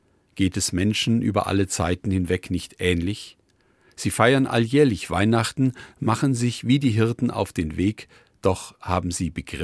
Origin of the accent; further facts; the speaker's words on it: Fulda, Hesse, Germany; Ein solches begegnet mir, wenn ich zu Fuß in meiner Heimatstadt Fulda unterwegs bin.